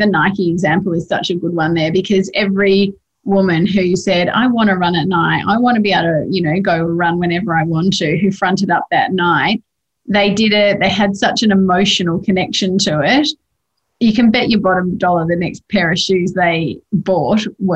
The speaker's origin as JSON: {"language": "English", "country": "Australia", "said": "And as an Australian, you think, our Australian airline has been grounded."}